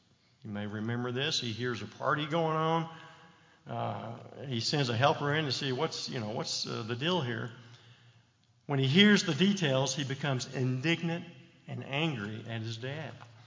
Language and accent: English; Texas, United States; I'm familiar with it because when I was growing up in Texas with no air conditioning until I was a junior high, my mom, who grew up on a small farm outside of Dallas